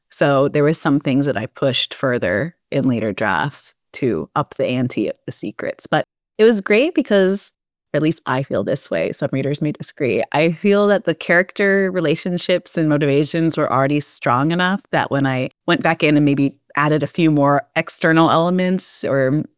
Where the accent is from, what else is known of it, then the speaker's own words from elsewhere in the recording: Minnesota, United States; growing up in Minnesota and being a teenager there in this wealthy suburb, we had access to all of these boats and jet skis